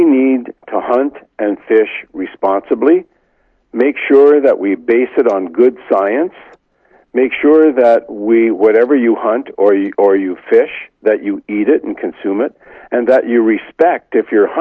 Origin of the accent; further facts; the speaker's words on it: Ontario, Canada; I come from the Ottawa Valley. We hunt up in the Madawaska Highlands